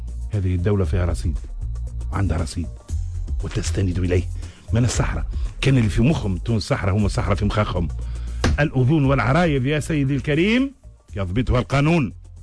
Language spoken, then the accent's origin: Arabic; Tunisia; احساسي بالفخر كتونسي